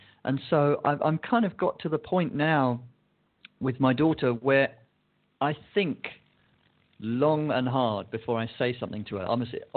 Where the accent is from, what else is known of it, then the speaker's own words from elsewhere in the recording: England, United Kingdom; I grew up in England, and English society is quite reserved